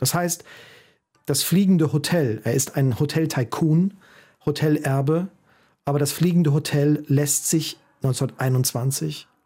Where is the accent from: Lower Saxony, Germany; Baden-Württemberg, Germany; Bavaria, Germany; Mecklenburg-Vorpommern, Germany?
Bavaria, Germany; Tegernsee; now in Hamburg, Germany; Ich komme ja aus Bayern und bin am Tegernsee aufgewachsen und kann mich an wirklich gewaltige Winter erinnern.